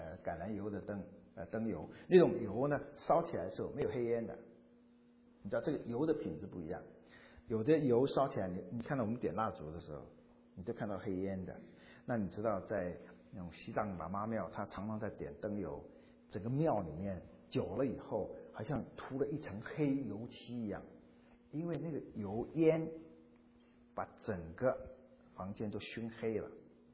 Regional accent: Quanzhou, Fujian, China; 那种阿拉伯的香料运到福建泉州，当时泉州大概在明朝以前是全世界第一大港，这就是我的家乡

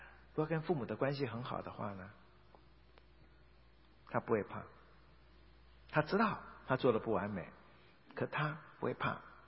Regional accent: China; 那种孩子啊，连我们中国人都觉得受不了

